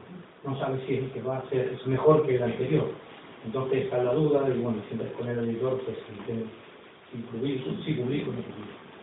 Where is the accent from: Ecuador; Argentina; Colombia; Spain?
Spain; Valencian Community; Allí en Valencia, en mi pueblo, organizamos un encuentro internacional de poetas.